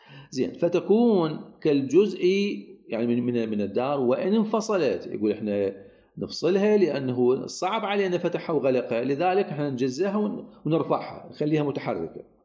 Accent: Iraq; سعادة أكثر البيوت موجود عندنا بالعراق هي موجود بها مربوط عليها على التأسيس ما طور مي

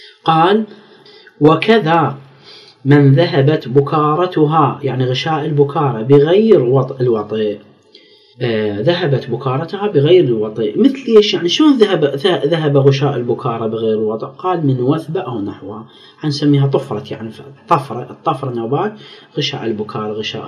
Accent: Iraq; التصرفات هاي لا مشروعة عندنا بالعراق يعني

